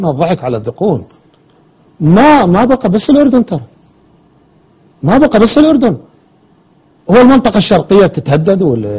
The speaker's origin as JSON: {"language": "Arabic", "country": "Iraq", "said": "وأنا كعراقي"}